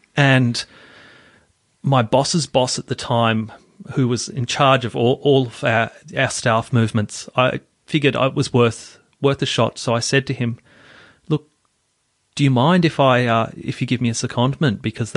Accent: Tasmania, Australia; born or raised there; also born or lived in Melbourne

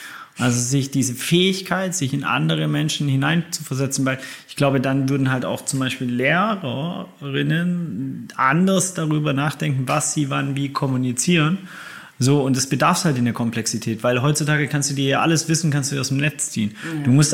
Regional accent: Baden-Württemberg, Germany; also born or lived in Hamburg; ich komme ja aus dem Schwabenländle, ne? Sehr Bürger, Bildungsbürgertum. Ja? Ja. Also, und ich sage immer den Leuten, dass ich geboren im Schwabenländle bin, aber sozialisiert auf St. Pauli.

